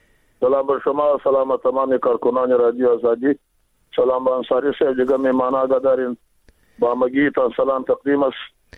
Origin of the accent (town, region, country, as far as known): Afghanistan